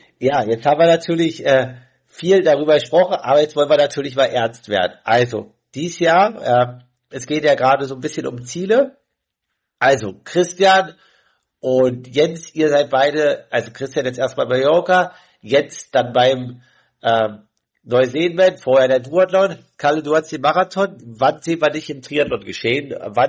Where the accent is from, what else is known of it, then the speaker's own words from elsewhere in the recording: Leipzig, Saxony, Germany; Übrigens, ich komme ja auch aus Leipzig.